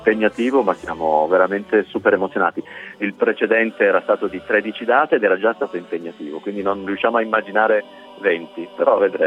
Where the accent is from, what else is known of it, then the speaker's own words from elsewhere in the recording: Turin, Piedmont, Italy; sono di Torino, ho studiato canto molto tardi nella mia vita